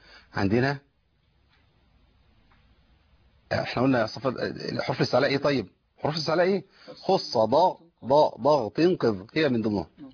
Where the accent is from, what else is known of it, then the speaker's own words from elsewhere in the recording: Egypt; وده مشهور يعني عندنا في مصر كتير